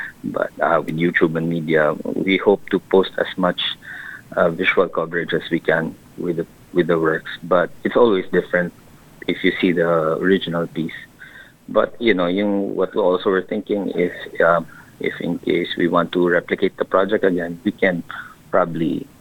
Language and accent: English; Dumaguete, Central Visayas, Philippines; So, okay. From kami ni Mark, from Dumaguete. So we've been known each other for more than 20 years na.